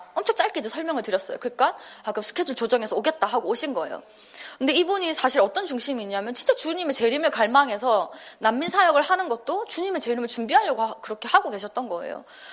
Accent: South Korea; also born or lived in Philippines / United States / China; 여러 가지 영향을 많이 받고 뭐 요만큼의 이제 필리핀, 요만큼의 미국, 요만큼의 중국의 영향을 받았지만 그래도 메인이 이제 한국 사람이다 보니

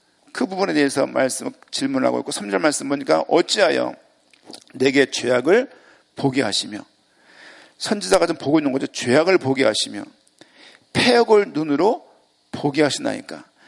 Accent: Seoul, South Korea; 제가 수색동 토박이니까요. 산을 등지고 있고 앞쪽에는 상암동이 있고 상암동 그 앞에는 한강이 이렇게 있어요.

